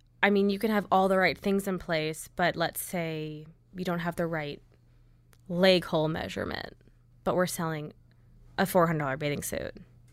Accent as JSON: {"language": "English", "town": "West Palm Beach", "region": "Florida", "country": "United States", "tie": "born or raised there", "said": "But the long answer is really that Megan and I grew up in West Palm Beach, Florida."}